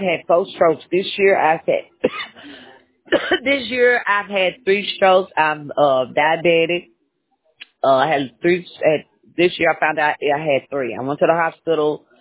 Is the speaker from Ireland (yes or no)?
no; Nashville, Tennessee, United States; now in Mississippi, United States; Right now, I'm residing in Mississippi. But I'm from Nashville. I was born and raised in Nashville. I am 53 years old.